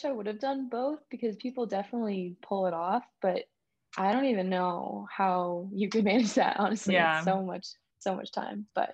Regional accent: Phoenix, Arizona, United States; also born or lived in Indiana; I was born in Indiana, and my dad was military, so we moved out to Phoenix

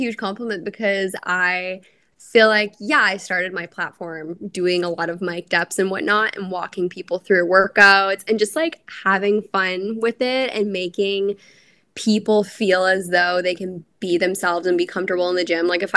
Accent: Canada; now in Tampa, United States; I'm a Canadian girlie. And I recently made the big move to Tampa this past summer.

